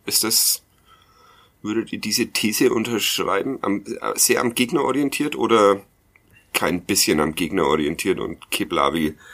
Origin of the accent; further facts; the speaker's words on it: Nuremberg, Bavaria, Germany; Ja, ich als Nürnberger